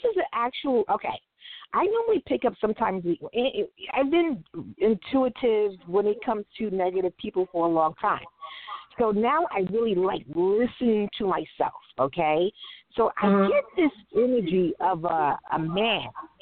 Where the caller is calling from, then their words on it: New York City, New York, United States; I'm calling from New York City.